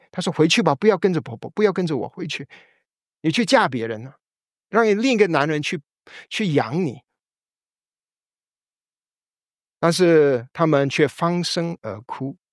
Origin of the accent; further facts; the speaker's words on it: China; 对于我们中国人21世纪确实觉得很奇怪